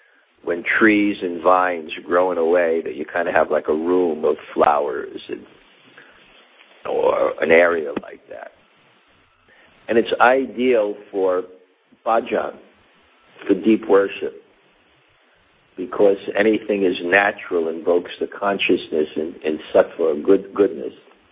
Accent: New York City, New York, United States; JFK, and then go down the Belt Parkway, and my where I grew up was on the Belt Parkway, just a couple of blocks.

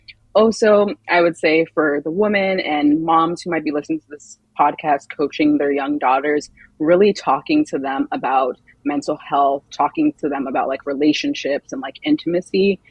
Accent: Maryland, United States; But I had a really great experience growing up in Maryland.

